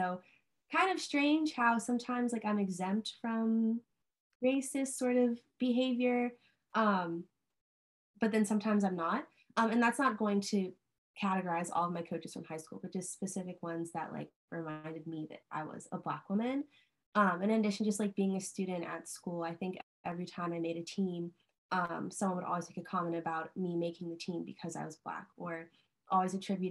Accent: Charlotte, North Carolina, United States; I'm from Charlotte, North Carolina.

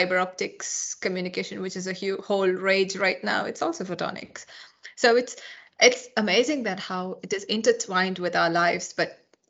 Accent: Kerala, India; So I'm very close to Sri Lanka than to Delhi. But if you take India, I'm from a place called Kerala.

